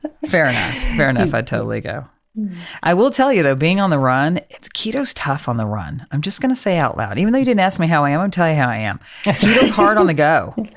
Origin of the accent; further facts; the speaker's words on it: Oklahoma, United States; now in Arkansas, United States; And I grew up in Oklahoma, and I am about an hour and a half, hour and 45 minutes from Tulsa.